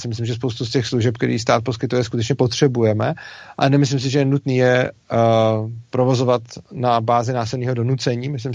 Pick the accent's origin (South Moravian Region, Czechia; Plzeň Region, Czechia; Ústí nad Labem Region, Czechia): Plzeň Region, Czechia; Plzeň; Jo, já jsem Plzeňák, chodil jsem na Mikulášský gymnázium.